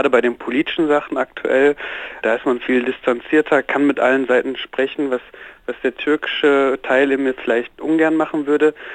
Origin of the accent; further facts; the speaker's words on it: Bottrop, North Rhine-Westphalia, Germany; also ich komme halt aus Bottrop, aus dem Ruhrgebiet. Mein Vater war bis 2000 unter Tage. Obwohl er halt unter Tage war, bin ich bis 2000, 2005 sehr türkisch aufgewachsen.